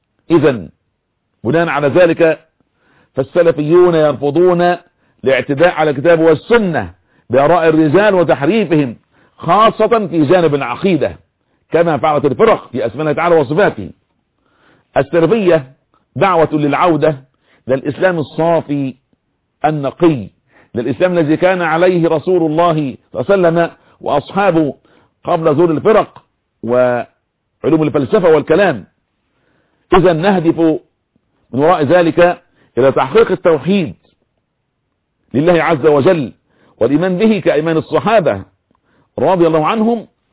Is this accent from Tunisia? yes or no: no; Egypt; اللهم احفظ بلادنا مصر آمنة مطمئنة